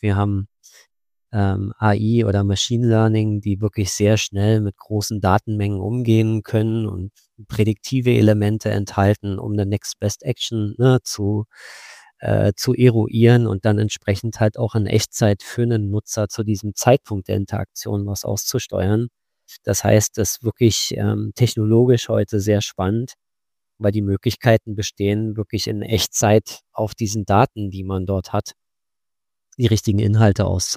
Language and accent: German; Berlin, Germany; born there; Ich bin Sales Director bei Dynamic Yield, bin gebürtiger Berliner